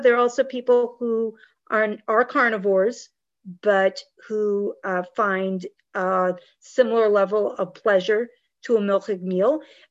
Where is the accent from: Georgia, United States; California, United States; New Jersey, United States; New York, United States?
New Jersey, United States; I grew up in New Jersey, which we got snow pretty frequently.